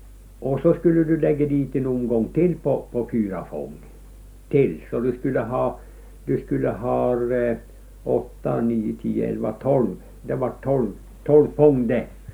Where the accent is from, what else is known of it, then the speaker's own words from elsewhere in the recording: Västernorrland County, Sweden; Vi är ju ångermanlänningar vi, och de är jämtlänningar.